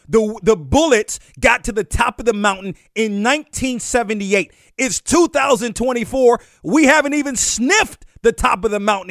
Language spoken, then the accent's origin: English; Washington, United States; I'm from the Washington area. Both of my parents actually went to Howard.